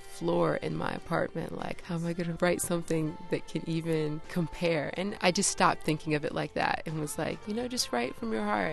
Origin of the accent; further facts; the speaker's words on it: St. Paul, Minnesota, United States; born there; I was born in St. Paul, and I moved around a lot as a kid. But Minnesota has a huge melting pot of music.